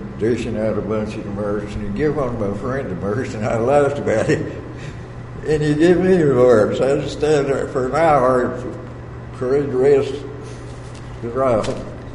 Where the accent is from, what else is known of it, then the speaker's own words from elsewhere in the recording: Kentucky, United States; born there; I lived in Bath then, actually, because I was born in Bath County.